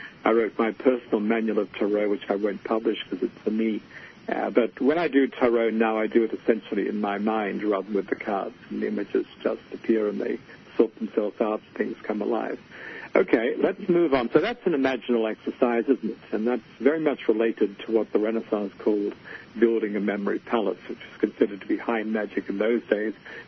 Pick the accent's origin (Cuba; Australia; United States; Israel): Australia; Growing up in Australia in a conservative family and conservative time, I never saw a tarot deck until my late teens.